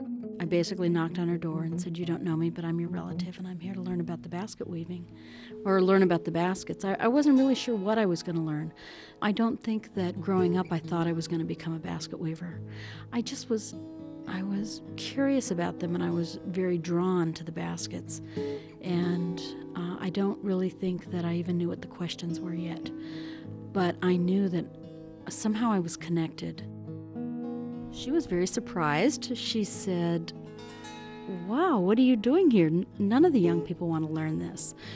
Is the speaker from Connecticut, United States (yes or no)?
no; Hopland, California, United States; I'm from the Hopland Rancheria, Hopland Band of Pomo Indians.